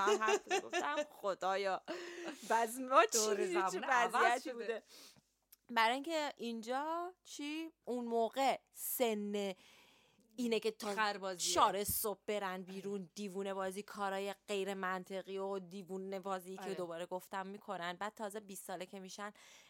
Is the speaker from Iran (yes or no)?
yes; Iran; now in London, United Kingdom; برای ماهایی که تو ایران بزرگ شدیم